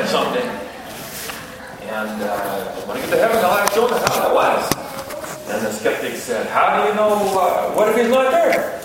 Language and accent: English; Chiang Mai, Thailand; now in United States; This last year, we were in Chiang Mai, Thailand, where I grew up. I was born here, but went over there.